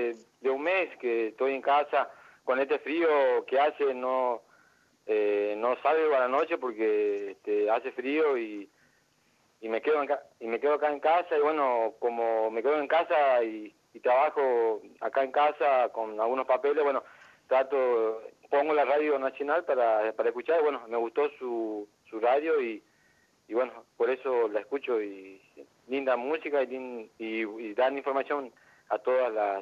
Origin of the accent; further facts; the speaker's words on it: Salta, Argentina; moved away as an adult; now in Neuquén, Argentina; del año 2000 que me vine a Neuquén. Soy de Salta